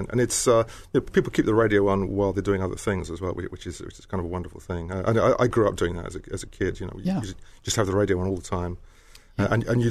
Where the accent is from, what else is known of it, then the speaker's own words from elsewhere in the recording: United Kingdom; now in Los Angeles, United States; And I come from Britain, where national radio is subsidized by the government, so you don't have to think about it.